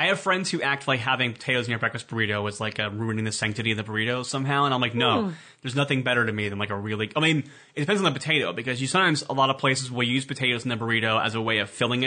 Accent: Columbus, Ohio, United States; Columbus, Ohio.

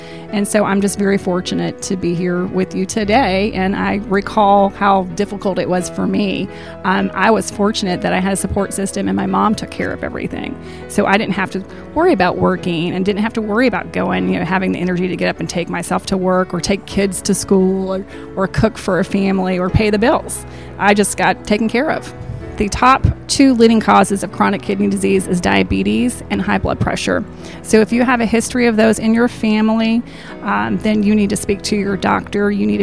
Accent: Alabama, United States; Well, I am from the Shoals area.

